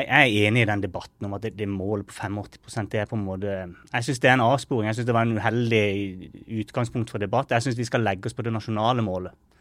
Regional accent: Agder, Norway; det er det også Agder fylke har forpliktet seg til, der jeg kommer fra og der jeg sitter nå.

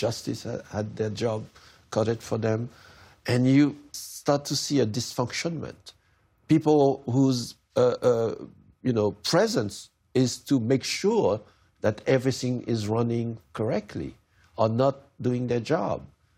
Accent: Haiti; You know, I come from Haiti. I grew up in a dictatorship, and I remember my parents, you know, whispering in the living room.

